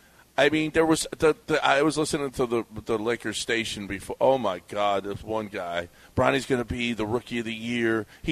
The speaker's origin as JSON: {"language": "English", "town": "Houston", "region": "Texas", "country": "United States", "said": "I did say, hey, I'm from Houston."}